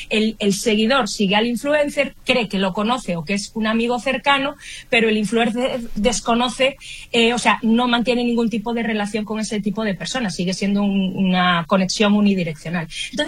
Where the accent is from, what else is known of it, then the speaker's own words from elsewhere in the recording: Spain; now in Santiago, Chile; Un gustazo estar aquí también conectada hoy desde Santiago de Chile, pero vengo de España